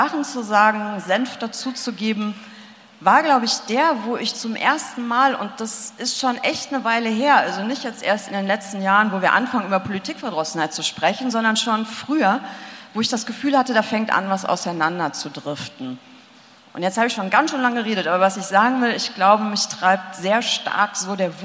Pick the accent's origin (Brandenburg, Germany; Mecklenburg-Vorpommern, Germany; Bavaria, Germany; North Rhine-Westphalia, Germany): North Rhine-Westphalia, Germany; Bonn; Ich komme, wie Sie erwähnt haben, weil Sie ja auch herkommen, aus Bonn. Ich bin sozusagen ein Kind des Bundestags.